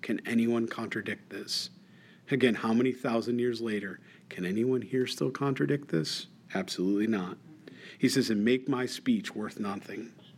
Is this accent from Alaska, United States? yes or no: no; Rochester, New York, United States; I'm from Rochester, New York.